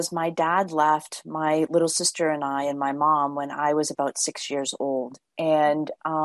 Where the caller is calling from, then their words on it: Massachusetts, United States; Am south of Boston, Massachusetts, very close to Cape Cod.